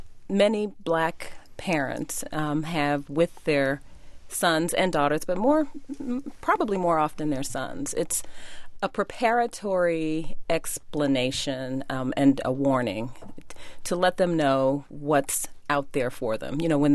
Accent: Gary, Indiana, United States; had been shot and killed by policemen, by white policemen in my hometown of Gary, Indiana

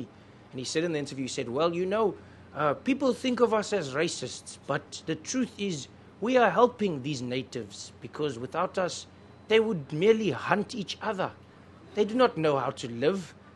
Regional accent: South Africa; now in United States; because as a South African, obviously people relate to the stories because they were almost there with you while it was happening

